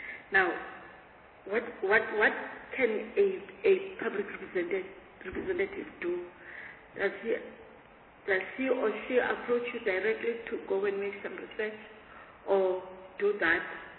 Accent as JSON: {"language": "English", "region": "Eastern Cape", "country": "South Africa", "said": "I'm coming from the Eastern Cape, okay?"}